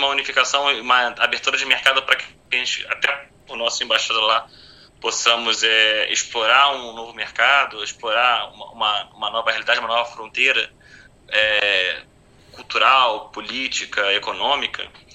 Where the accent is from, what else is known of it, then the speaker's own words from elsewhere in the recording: Brazil; nós, como brasileiros